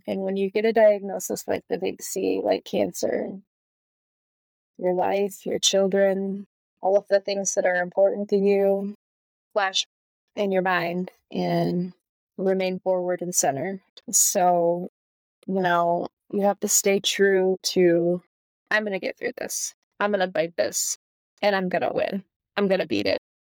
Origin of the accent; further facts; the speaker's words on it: Jackson, Michigan, United States; To the fireworks show in my hometown, shout out Jackson, Michigan, on Wednesday evening.